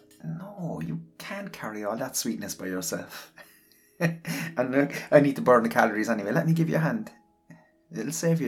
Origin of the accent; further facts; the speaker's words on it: Ireland; Polite? Me? No. I'm just Irish. And people can be very polite in Ireland.